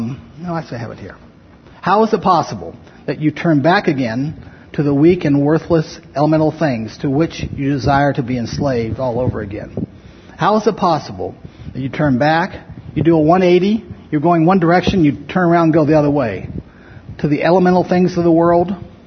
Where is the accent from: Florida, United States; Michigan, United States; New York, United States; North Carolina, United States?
Florida, United States; Miami; I grew up in Miami, Florida, so a lot of Jewish kids I went to school